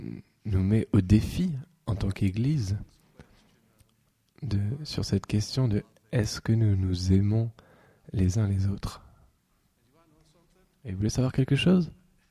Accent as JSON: {"language": "French", "country": "United States", "said": "Vous savez, je suis un Américain."}